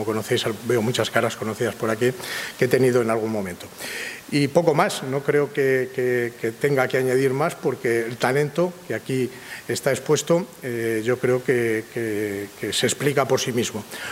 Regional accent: Segovia, Castile and León, Spain; me he traído un pedacito también de mi tierra, ¿no? De Segovia

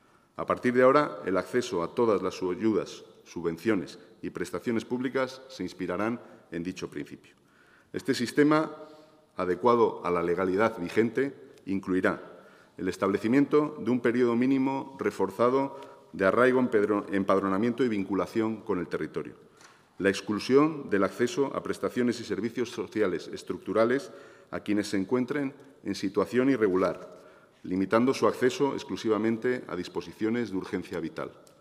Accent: León, Castile and León, Spain; born there; also born or lived in Mexico; Nací en León, por empeño de mi madre. Ella y mi padre llevaban años instalados en México, a donde habían viajado en busca de oportunidades que aquí no encontraban. A los 2 meses me instalé en aquel país con ellos y con mi hermano. Regresamos todos cuando yo tenía 9 años.

